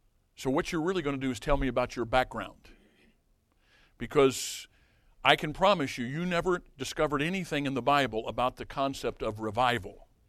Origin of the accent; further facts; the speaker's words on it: Illinois, United States; No, I'm not from Tennessee. I'm from Southern Illinois, and I'm glad I'm not from Tennessee